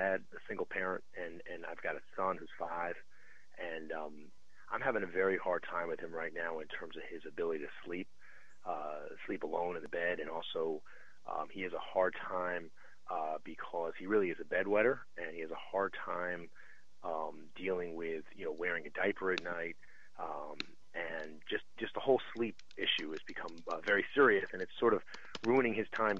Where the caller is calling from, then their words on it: Sarasota, Florida, United States; I'm calling from Sarasota, Florida.